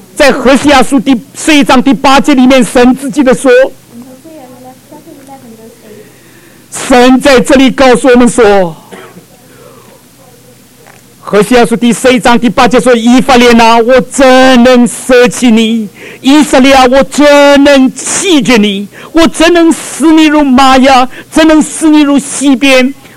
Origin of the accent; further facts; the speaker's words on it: Shanghai, China; 我们都是上海人。